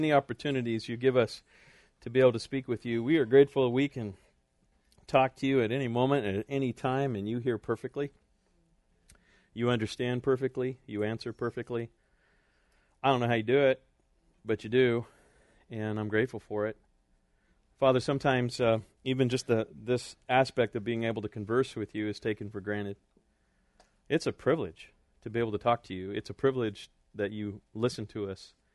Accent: California, United States; also born or lived in Corcoran; And I grew up in California. I grew up in Central California.

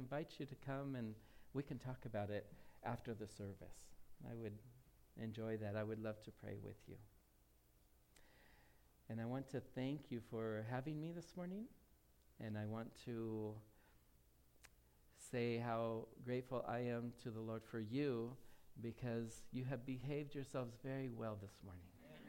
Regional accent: United States; When I went to Peru as an American pastor, as a missionary

